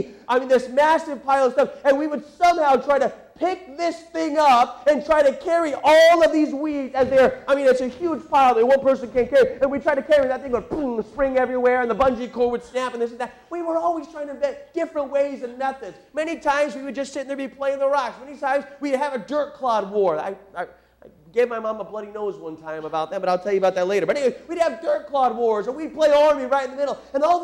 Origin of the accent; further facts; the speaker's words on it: Tucson, Arizona, United States; I grew up in Tucson, Arizona, a long, long way from here. And in where I grew up, there wasn't a whole lot of grass.